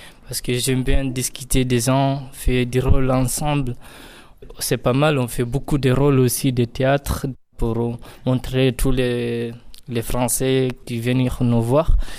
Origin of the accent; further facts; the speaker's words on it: Guinea; now in France; je suis d'origine de Guinée-Conakry et je suis arrivé en France au mois de mars 2020.